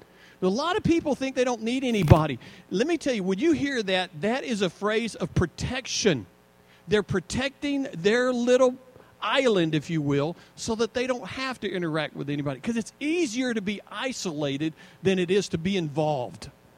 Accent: United States; Not just because I'm American, because, you know what, that's how I want to meet God.

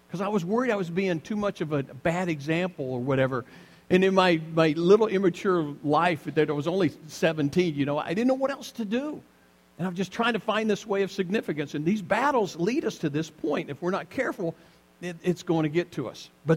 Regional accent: the South, United States; now in Tulsa, United States; So I remember when I first came to Tulsa, I went to Woodlake Assembly, and I came from the South

